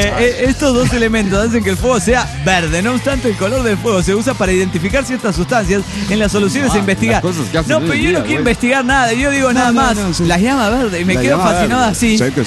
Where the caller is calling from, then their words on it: Rosario, Santa Fe, Argentina; Soy el canalla de Rosario, Argentina.